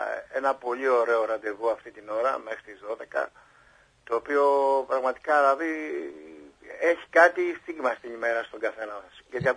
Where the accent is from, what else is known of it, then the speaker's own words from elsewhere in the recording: Patras, Western Greece, Greece; Το εκφράζουμε την συμπαράστασή μας, τη θλίψη μας και ότι θα είμαστε δίπλα του και σαν Αχαϊκοί εμείς